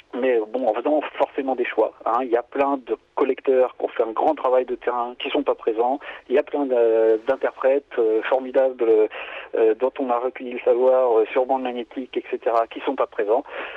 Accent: Auvergne-Rhône-Alpes, France; mes enquêtes sont principalement centrées sur la Savoie, qui est ma région d'origine

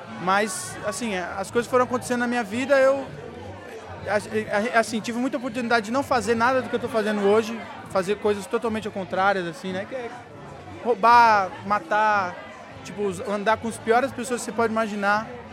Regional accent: Diadema, São Paulo, Brazil; desde infância. Eu sou de São Paulo mesmo, criado em Diadema, zona sul de São Paulo.

